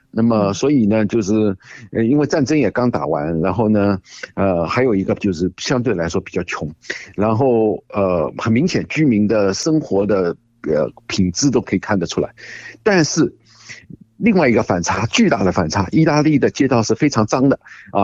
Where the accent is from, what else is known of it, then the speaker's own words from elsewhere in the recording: Shanghai, China; 因为我的背景是上海，所以我们小时候上海有很多人家那种就是房子啊，一排的 low house 啊，我们上海人叫弄堂房子，